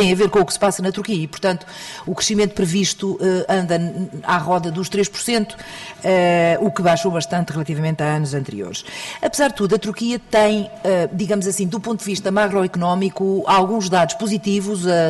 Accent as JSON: {"language": "Portuguese", "country": "Portugal", "said": "nós como portugueses"}